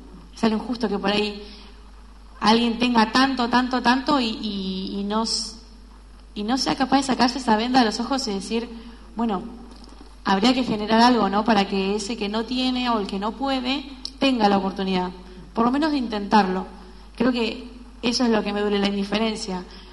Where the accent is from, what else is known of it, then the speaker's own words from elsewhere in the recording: Argentina; Soy argentino y amo mi país y todo lo que lleva